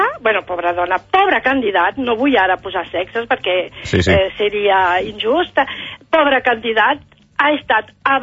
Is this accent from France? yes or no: yes; France; Catalan is a second language; now in Barcelona, Spain; Soc francesa, visc aquí a Barcelona i evidentment he votat.